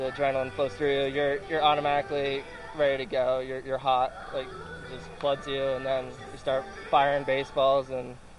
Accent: Florida, United States; moved away; I mean, growing up in Florida, didn't do much hiking. Obviously, there's no mountains there.

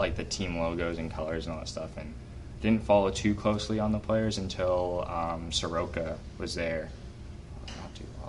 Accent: Canada; Growing up in Canada, we are known as very nice people.

